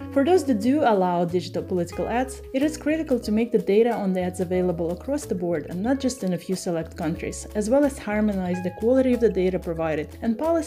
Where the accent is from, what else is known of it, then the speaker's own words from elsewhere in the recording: Ukraine; English is a second language; In my home country, Ukraine